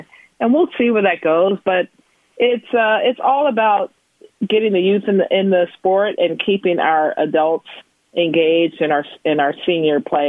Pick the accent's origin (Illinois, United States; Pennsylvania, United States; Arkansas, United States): Illinois, United States; Chicago; I grew up in Chicago, but also one that I engaged with here, the Harlem Junior Tennis and Education Program.